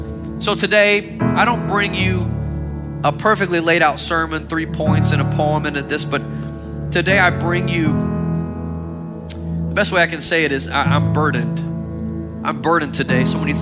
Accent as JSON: {"language": "English", "town": "Austin", "region": "Texas", "country": "United States", "tie": "born or raised there", "said": "when I was growing up in Austin, grew up in Texas, and north of Austin is a Georgetown"}